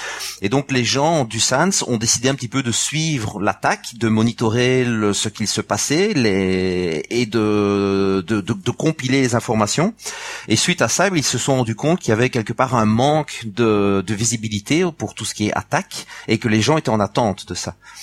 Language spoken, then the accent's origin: French; Wallonia, Belgium; je suis belge, mais moi partie francophone du pays